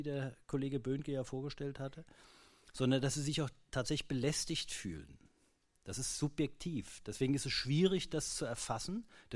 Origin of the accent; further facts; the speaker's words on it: Mainz, Rhineland-Palatinate, Germany; born there; ich bin in Mainz geboren, also von daher kannte ich einige dieser Sachen